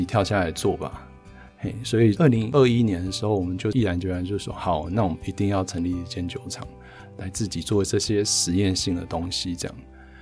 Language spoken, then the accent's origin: Chinese; Taipei, Taiwan; also born or lived in Sanchong; now in Hualien, Taiwan; 对，都在台北长大，只是